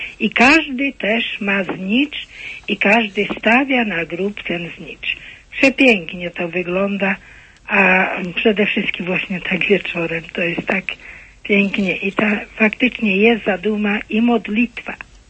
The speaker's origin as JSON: {"language": "Polish", "region": "Podlaskie Voivodeship", "country": "Poland", "lives_now": "Kędzierzyn-Koźle, Poland", "said": "Ja pochodzę ze wschodnich części, z Białostockiego."}